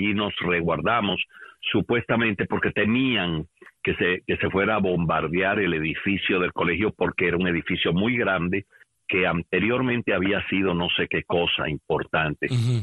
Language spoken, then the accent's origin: Spanish; Gaspar, Ciego de Ávila, Cuba; Esa fue mi vida en Cuba. No se me pueden olvidar las cosas que de niño hacíamos en Gaspar.